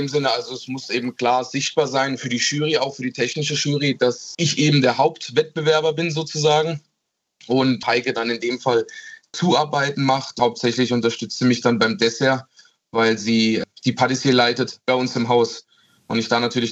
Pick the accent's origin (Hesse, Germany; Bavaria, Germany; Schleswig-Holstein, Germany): Hesse, Germany; now in Baiersbronn, Germany; Ja, persönlich, ich komme ursprünglich aus Mittelhessen.